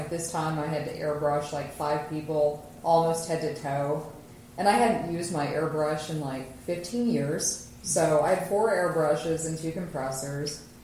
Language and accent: English; Kansas, United States; I mean, growing up in Kansas, it's pretty much a terrible thing to be afraid of.